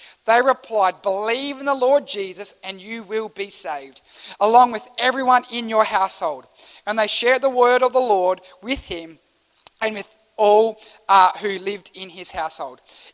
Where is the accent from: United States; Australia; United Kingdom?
Australia; I love that as an Australian.